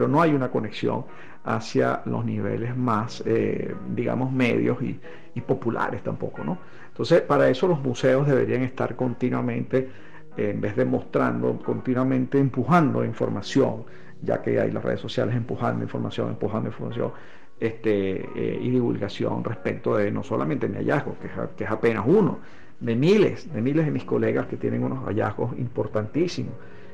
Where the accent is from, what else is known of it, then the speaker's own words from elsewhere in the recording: Venezuela; quiénes somos los venezolanos